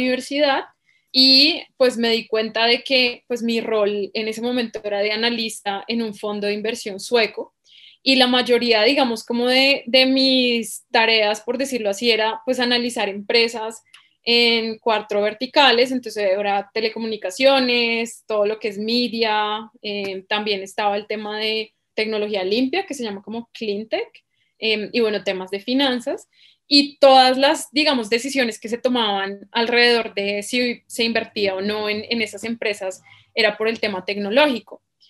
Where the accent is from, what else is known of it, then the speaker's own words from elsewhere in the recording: Bogotá, Colombia; accent: Bogotá; now in Medellín, Colombia; Yo soy bogotana, claramente mi acento lo revela, pero ahorita estoy viviendo en Medellín